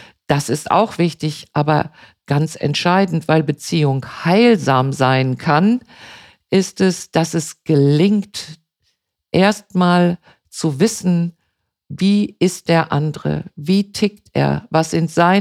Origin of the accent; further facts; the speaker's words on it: Herne, North Rhine-Westphalia, Germany; meine Kollegin aus meinem Heimatort Herne, auch Hausärztin